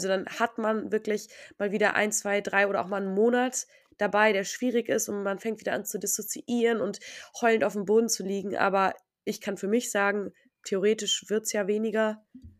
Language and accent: German; Germany; Deutschland! Deutschland ist meine Heimat.